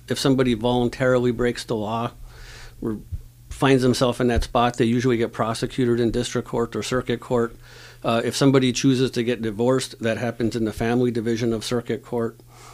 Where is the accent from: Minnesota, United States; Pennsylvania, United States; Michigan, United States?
Michigan, United States; Tri-Mountain; I was born and raised here in the Copper Country. I grew up in a little town called Tri-Mountain.